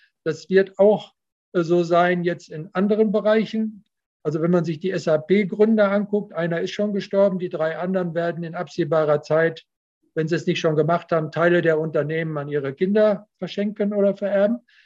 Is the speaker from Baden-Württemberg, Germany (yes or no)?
no; Paderborn, North Rhine-Westphalia, Germany; Also ich habe das in Paderborn, wo ich herkomme, erlebt